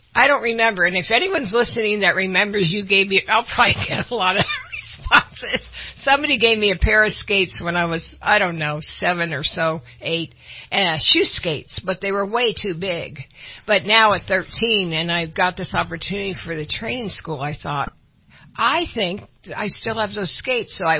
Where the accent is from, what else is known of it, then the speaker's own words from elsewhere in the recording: San Francisco, California, United States; I grew up in San Francisco, and of course most of you know San Francisco is hills up and down